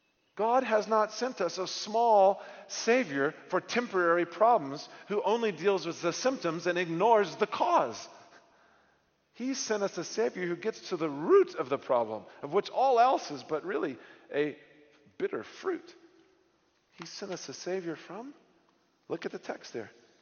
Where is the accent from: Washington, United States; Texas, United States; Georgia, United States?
Texas, United States; I grew up in Texas, and there was a large and growing Hispanic community